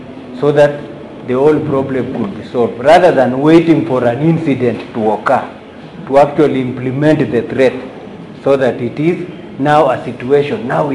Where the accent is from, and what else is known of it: Nandi County, Kenya; English is a second language